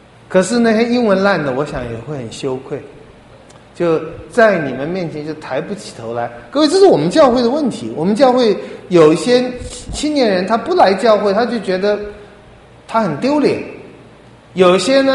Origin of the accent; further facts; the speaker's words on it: China; 这一点我们中国人应该也很能体会，我们中国人是最要面子的